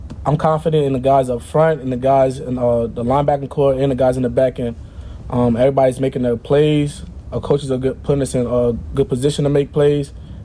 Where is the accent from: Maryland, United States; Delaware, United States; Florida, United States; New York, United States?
Delaware, United States; Delaware, it's a small state. Nobody really knows what's going on in Delaware unless you're in Delaware. So, but it's fun. A lot of family, a lot of friends. It's a fun state.